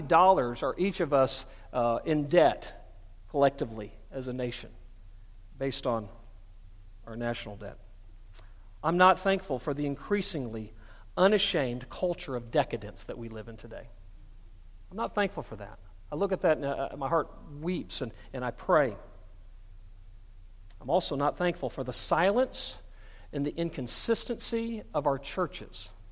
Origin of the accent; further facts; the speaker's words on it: United States; and I say, thank God I'm an American.